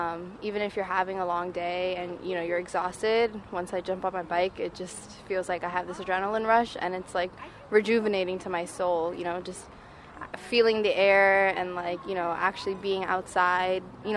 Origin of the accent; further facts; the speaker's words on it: Teaneck, New Jersey, United States; now in Newark, United States; I'm from Teaneck. I currently live in Newark.